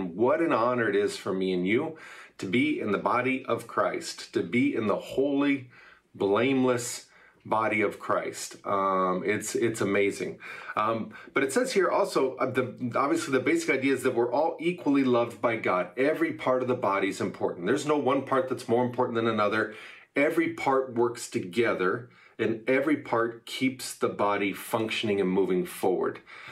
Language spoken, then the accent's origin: English; Kansas, United States; for those who don't know me, and I'm from Kansas.